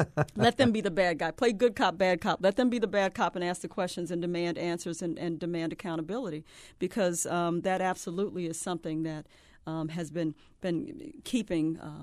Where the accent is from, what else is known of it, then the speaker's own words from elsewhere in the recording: the South, United States; That's right. I grew up in the South. Same thing.